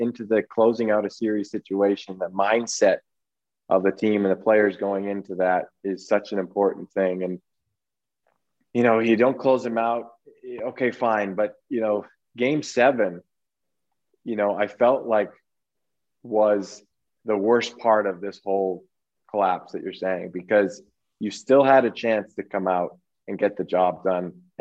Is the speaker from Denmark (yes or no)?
no; Toronto, Ontario, Canada; I grew up in Toronto.